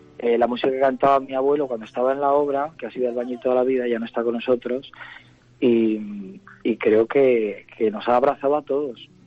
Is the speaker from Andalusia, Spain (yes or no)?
no; Alfaro, La Rioja, Spain; Alfareño de cuna y además muy alfareño, porque yo vivo en mi pueblo, me encanta mi pueblo y me va a costar despegarme de él si es que tengo que hacerlo.